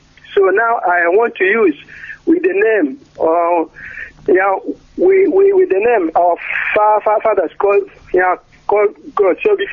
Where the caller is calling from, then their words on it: Nancy, Grand Est, France; Yeah, I'm calling from France. I'm calling from France.